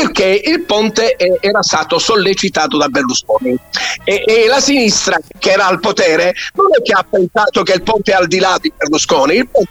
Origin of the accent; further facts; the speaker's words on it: Sicily, Italy; Io sono siciliano, ancora ci state perdendo tempo.